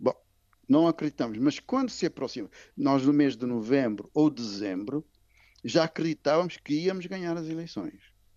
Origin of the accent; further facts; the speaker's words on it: Cape Verde; continuamos aquilo que nos une como cabo-verdianos é muito mais do que aquilo que não nos une